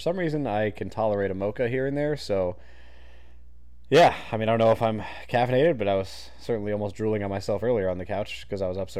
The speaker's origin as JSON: {"language": "English", "region": "Connecticut", "country": "United States", "said": "I am from Connecticut, so if you guys didn't know that, big UConn fan here."}